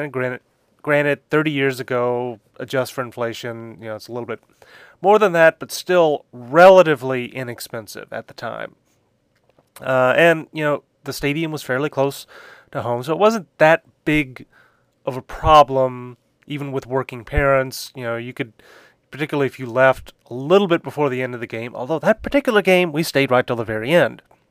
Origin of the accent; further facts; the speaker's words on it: Houston, Texas, United States; I grew up in Houston, not all that far from the Astrodome.